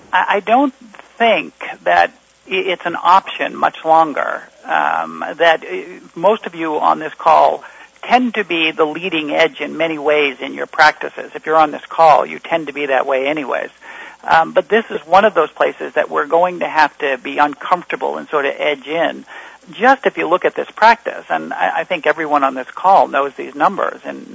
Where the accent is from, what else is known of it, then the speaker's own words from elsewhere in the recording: Florida, United States; In my home state of Florida, there's one attorney for every 260 Floridians, man, woman, and child.